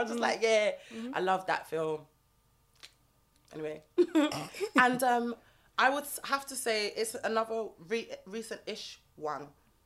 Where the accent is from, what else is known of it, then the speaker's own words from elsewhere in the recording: London, United Kingdom; I said, no, I'm from London.